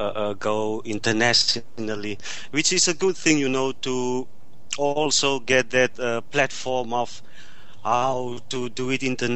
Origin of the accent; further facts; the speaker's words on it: South Africa; It's just so sad that we as South African artists don't get an opportunity to go outside more often.